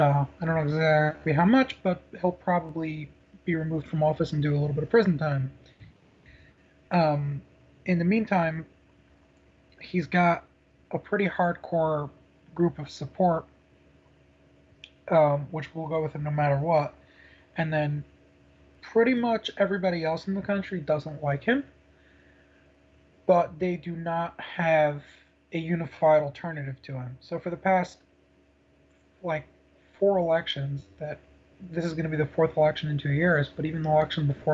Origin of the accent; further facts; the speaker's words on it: United States; No, actually, I grew up in the United States, but I did spend about 2.5 years in Israel.